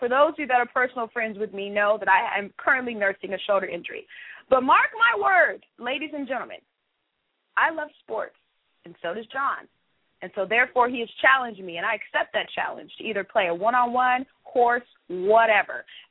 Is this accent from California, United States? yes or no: yes; California, United States; I was born and raised